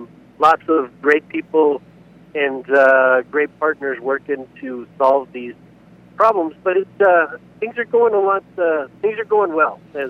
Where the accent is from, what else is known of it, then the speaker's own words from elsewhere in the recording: Tucson, Arizona, United States; also born or lived in Douglas, Arizona; I'm native Southern Arizona. I was born in Douglas, Arizona, but within 6 months I've been in Tucson.